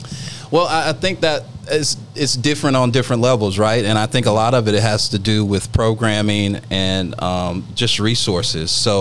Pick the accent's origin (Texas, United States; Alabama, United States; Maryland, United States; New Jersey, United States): Alabama, United States; Tuskegee; born there; So originally born in Tuskegee, Alabama. I'll just leave it there. Tuskegee, Alabama.